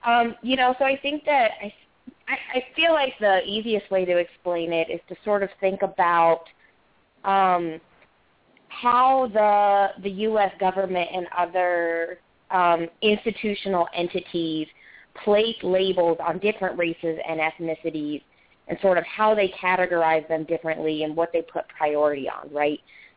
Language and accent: English; Virginia, United States; I grew up in Augusta County in Virginia. It's about 30 minutes. Well, the county line's about 30 minutes outside of Harrisonburg, south here in Virginia.